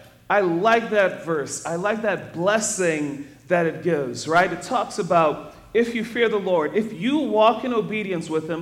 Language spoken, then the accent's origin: English; Detroit, Michigan, United States; And sometimes when people found out that I grew up in the church and I'm from Detroit, they still ask me about cannolis